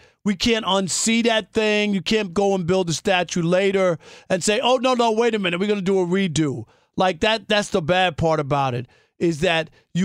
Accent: Queens, New York, United States; I remember growing up in Queens and growing up as a Mets fan

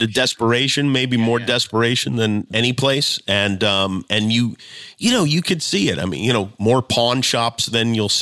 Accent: Las Vegas, Nevada, United States; moved away; it was never obvious to me until I moved from Las Vegas and people couldn't believe I was from Las Vegas. But it's a place where we went to church and played Little League

